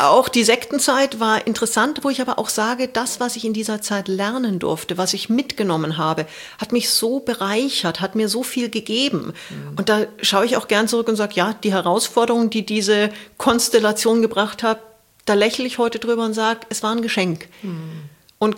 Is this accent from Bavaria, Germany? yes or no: yes; Munich, Bavaria, Germany; Hab als Münchner Kindle mir gedacht, BMW ist eigentlich ganz cool.